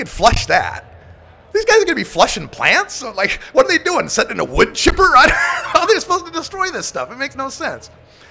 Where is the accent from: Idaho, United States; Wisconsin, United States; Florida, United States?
Idaho, United States; Now, I come from Idaho. I come from a strong gun culture, man, and this is one of the things that really makes me mad.